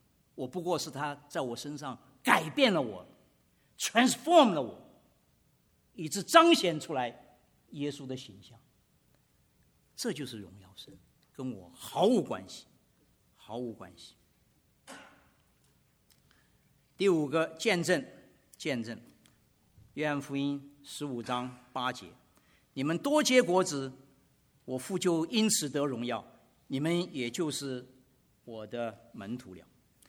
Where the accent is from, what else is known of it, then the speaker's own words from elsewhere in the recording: China; 爱你所不爱的人容易吗？我想这个答案很简单，是不容易的，而且是不可能的事情，特别是在我们中国人的身上